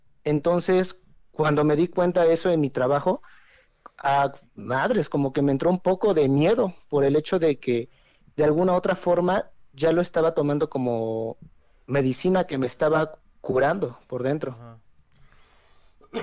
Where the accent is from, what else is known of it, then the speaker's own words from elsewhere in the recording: Puebla, Mexico; De Puebla. Disculpen.